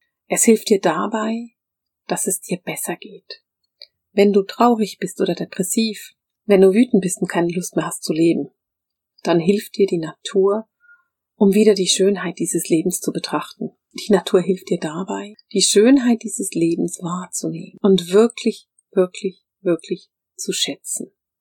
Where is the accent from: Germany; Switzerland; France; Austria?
Switzerland; Bern; aber ich bin in Bern aufgewachsen.